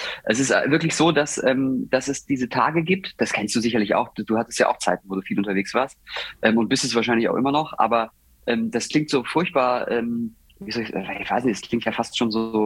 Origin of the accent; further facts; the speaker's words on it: Southwest Germany, Germany; weil ich komme ja auch von hier. Ich bin ja aus dem Südwesten.